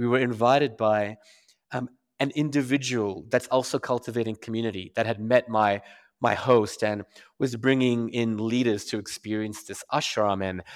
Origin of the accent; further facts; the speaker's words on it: Perth, Western Australia, Australia; moved away as an adult; also born or lived in Mumbai, India; now in United Arab Emirates; And my heritage is Indian. I was born in Bombay, which is now called Mumbai. And I was there for the first 5 years of my life. And then my family migrated to Perth, Western Australia.